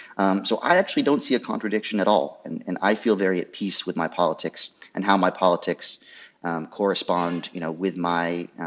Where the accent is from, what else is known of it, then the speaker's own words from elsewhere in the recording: Maine, United States; I grew up in Trump country in rural Maine.